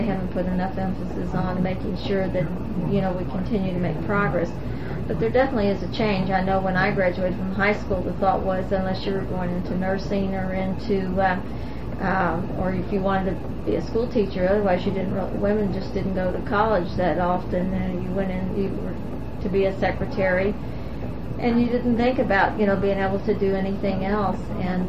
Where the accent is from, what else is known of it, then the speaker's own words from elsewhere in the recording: Cincinnati, Ohio, United States; even though I grew up in Cincinnati, I lived in a suburb of Cincinnati that was all white, and I really did not go to school with any black children